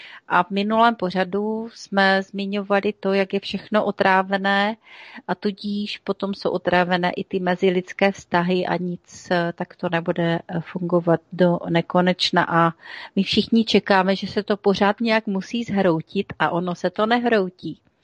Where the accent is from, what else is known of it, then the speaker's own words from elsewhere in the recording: Havířov, Moravian-Silesian Region, Czechia; dokonce i z mého rodného města Havířova